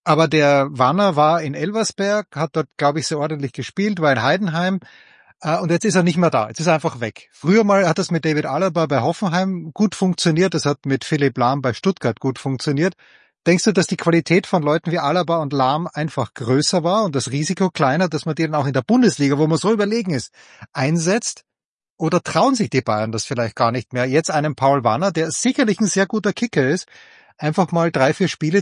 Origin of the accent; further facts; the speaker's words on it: Austria; wir als Österreicher